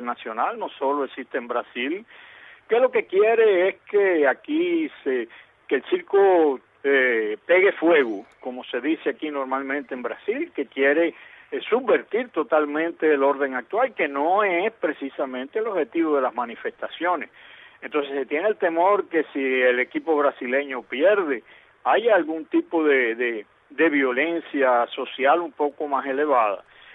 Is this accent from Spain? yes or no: no; Cuba; yo como cubano, en Cuba no hay tradición de fútbol